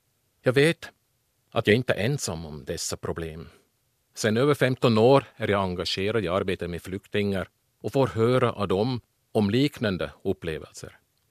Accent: Switzerland; Swedish is a second language; now in Finland; Jag växte upp i Schweiz och bor nu sedan 25 år i Finland.

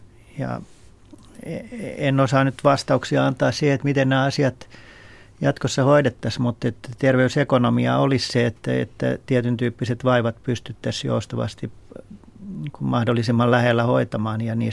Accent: Espoo, Uusimaa, Finland; Esimerkiksi mun kotikaupungissa Espoossa on yksi terveysasema

